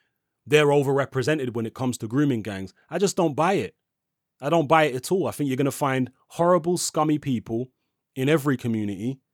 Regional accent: United Kingdom; growing up in Britain

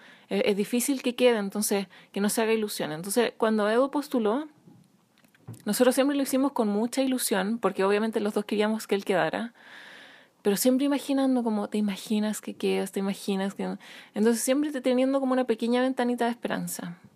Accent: Chile; moved away; Desde que nos fuimos de Chile, la idea siempre ha sido encontrar un lugar

